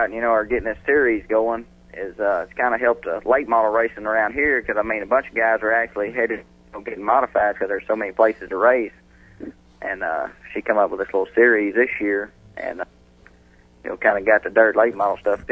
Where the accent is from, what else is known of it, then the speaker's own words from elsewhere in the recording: Greenbrier, Arkansas, United States; I'm from Greenbrier, Arkansas.